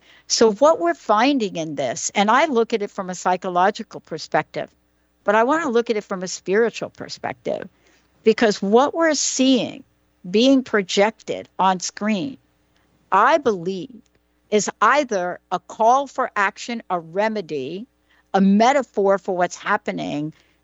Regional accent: Bronx, New York, United States; Now, I come from the Bronx, and I swear that is the home of rap.

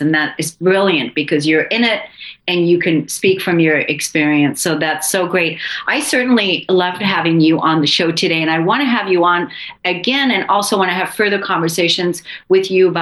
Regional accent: Germany; first language German; English is a second language; a German native. And I did exactly what it is that you're talking about. I tried very hard to lose my accent, and I did.

